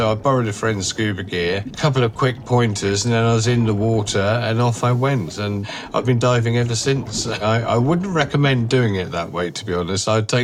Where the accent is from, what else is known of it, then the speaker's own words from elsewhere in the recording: South West England, United Kingdom; also born or lived in Malta; I was born and brought up in Devon in England, but I also spent 10 years of my young days in Malta in the Mediterranean